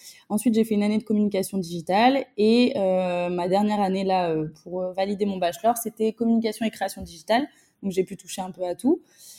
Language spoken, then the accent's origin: French; Angoulême, Nouvelle-Aquitaine, France; Donc, je viens d'Angoulême, je suis née à Angoulême.